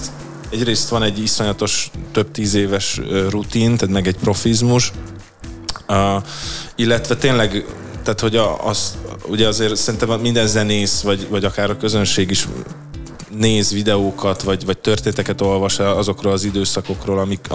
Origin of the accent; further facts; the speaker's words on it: Budapest, Hungary; budapesti zenekarként maga a helyszín, tehát hogy a város is nagyon fontos, tehát nagyon szeretünk a szülővárosunkban játszani.